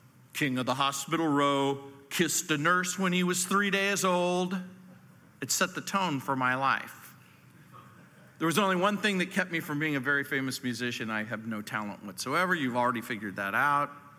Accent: New Orleans, Louisiana, United States; born there; Well, I was born in New Orleans.

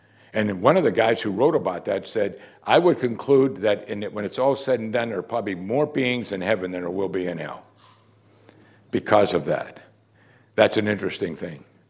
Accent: Pittsburgh, Pennsylvania, United States; even though he's from Green Bay, Wisconsin, and I was from Pittsburgh.

